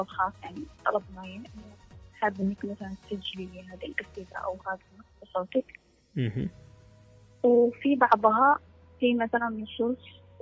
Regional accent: Yemen; احنا بالنسبة لنا كيمنية وكاتبة كيمنية يعني من قلب المعاناة بنكتب،

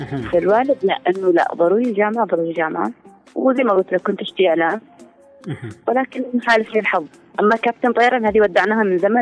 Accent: Yemen; حقنا احنا كيمنيين بموروثنا وثقافتنا

